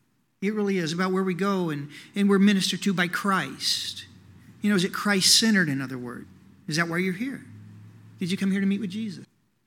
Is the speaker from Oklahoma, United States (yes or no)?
yes; Oklahoma, United States; I was raised here in Oklahoma.